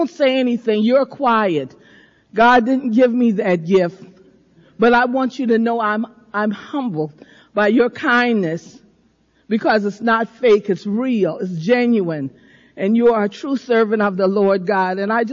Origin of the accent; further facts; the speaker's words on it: Rochester, New York, United States; now in Houston, United States; I came from Rochester, New York, here to Houston just to be with her, I thought, for just a couple of weeks. And 4 years later, I'm a resident of Houston, Texas.